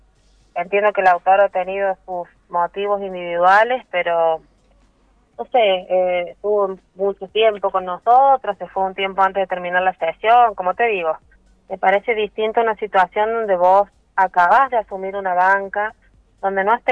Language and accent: Spanish; San Luis, Argentina; tanto como argentinos, como puntanos y como puntanas podamos tener un respiro